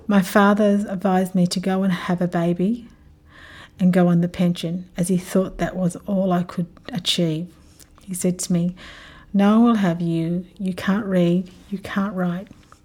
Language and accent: English; Ulladulla, New South Wales, Australia; also born or lived in Narooma; My father then came back and took us to live with him and our stepmother in Ulladulla, where I grew up.